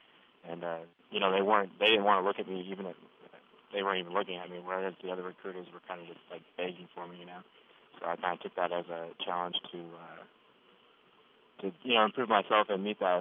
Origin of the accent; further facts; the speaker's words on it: Goodyear, Arizona, United States; I'm from a little town in Arizona called Goodyear.